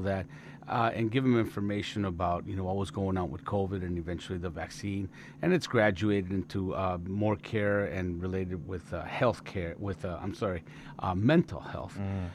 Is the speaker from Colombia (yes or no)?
yes; Colombia; English is a second language; now in United States; Well, I grew up in Colombia